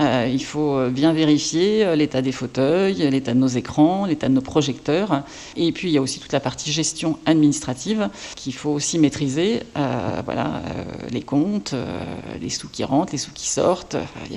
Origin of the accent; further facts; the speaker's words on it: Harfleur, Normandy, France; born there; Donc vous savez que j'étais au Havre, que je suis née à Harfleur.